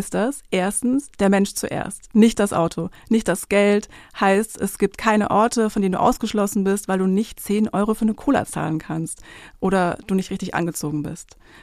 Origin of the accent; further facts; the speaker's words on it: Hamburg, Germany; in meiner Heimat hier in Hamburg